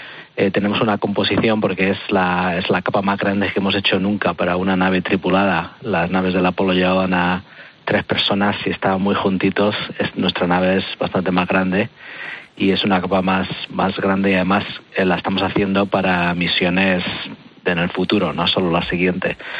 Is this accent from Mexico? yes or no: no; Tres Cantos, Community of Madrid, Spain; cuando estaba en el instituto en Madrid, en Tres Cantos específicamente